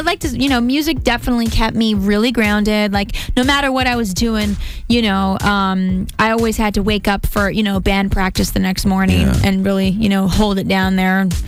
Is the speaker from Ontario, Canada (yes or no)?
no; Victoria, British Columbia, Canada; going back to like age 14, growing up in Victoria, BC, but loving R&B and hip hop crazy